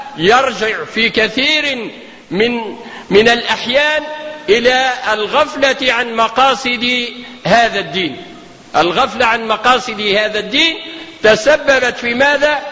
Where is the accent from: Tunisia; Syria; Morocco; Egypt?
Tunisia; ولا يقول المثل عندنا في تونس